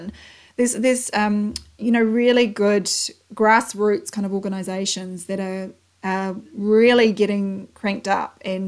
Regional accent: New Zealand; accent: Kiwi; you can listen to 15 hours of my Kiwi accent

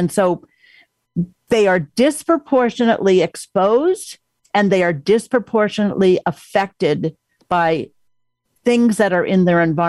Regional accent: Port Washington, New York, United States; We started by getting Port Washington, which is my hometown

